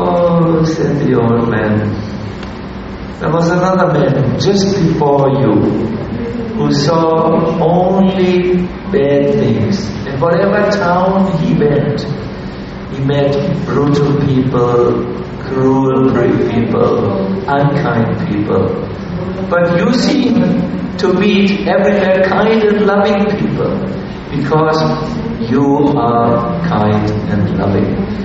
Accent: Germany; I come from Germany.

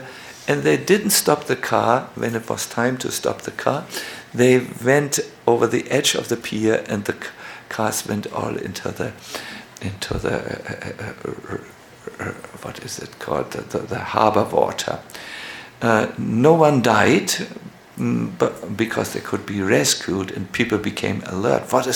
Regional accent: Hamburg, Germany; born there; English is a second language; I was born in Hamburg, and in Hamburg a phenomena started.

